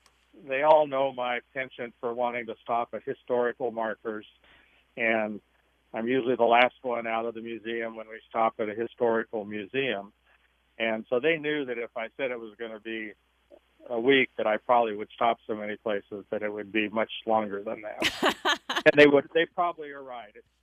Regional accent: North Platte, Nebraska, United States; I grew up in Nebraska in North Platte on the Platte River

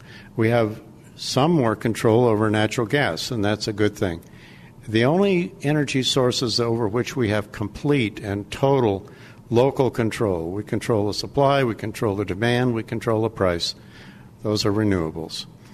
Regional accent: Pontiac, Michigan, United States; now in Washington, United States; I'm really pleased as a guy who was born in Pontiac and raised in early years in Michigan to say that Michigan

